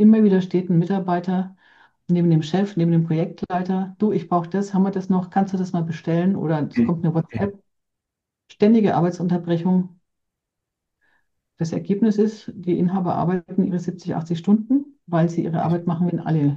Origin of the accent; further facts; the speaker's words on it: Erlangen, Bavaria, Germany; accent: Franconian; Ich stamme aus Erlangen, deswegen auch meine fränkische Sprache, vor Ort von Erlangen-Buckenhof.